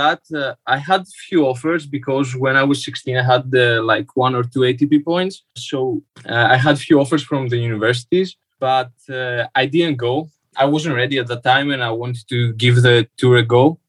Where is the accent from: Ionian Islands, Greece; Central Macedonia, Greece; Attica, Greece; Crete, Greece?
Attica, Greece; Athens; Yeah, so I'm from Athens, Greece. I started when I was pretty young, like 4 or 5.